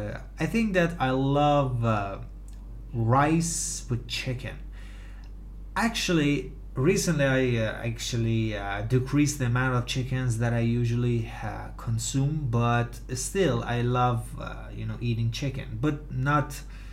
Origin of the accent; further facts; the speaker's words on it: Gilan, Iran; I grew up in Gilan, of course, province, which is very common. It's a tradition to eat fish here